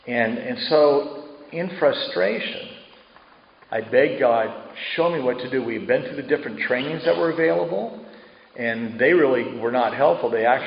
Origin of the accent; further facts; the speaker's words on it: Scotland, United Kingdom; That proves that I'm Scottish.